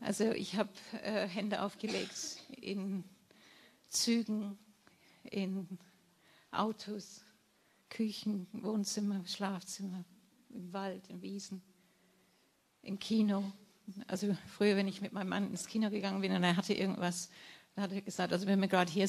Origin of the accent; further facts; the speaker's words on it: England, United Kingdom; Und dann bin ich in meine Heimat nach England gefahren und habe gedacht, ich suche mir einen Heiler.